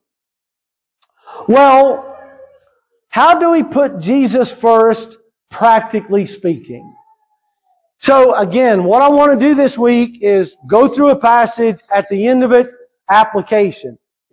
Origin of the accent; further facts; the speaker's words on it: Morehead City, North Carolina, United States; I'm from Morehead City, North Carolina. Pepsi was invented in New Bern, which is right up the road from us.